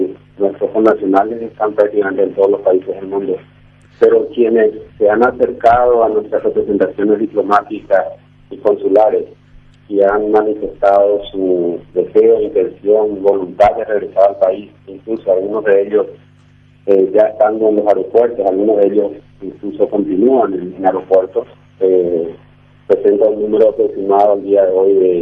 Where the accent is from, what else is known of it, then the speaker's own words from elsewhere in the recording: Paraguay; somos todos paraguayos y estamos en el territorio nacional